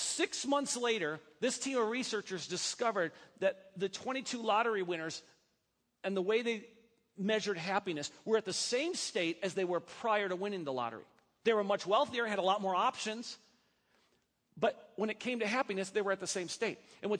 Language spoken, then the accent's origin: English; Wisconsin, United States; Why? Because I grew up in Wisconsin.